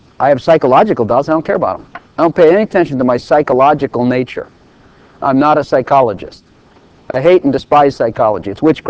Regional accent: Ireland; I'm Irish. I have German blood, French blood. I've got English blood.

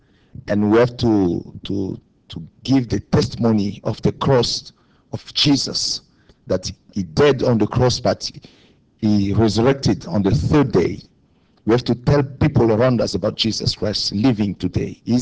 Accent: DR Congo; now in Toronto, Canada; And I'm from Congo, but I live in Toronto now. We have a church there.

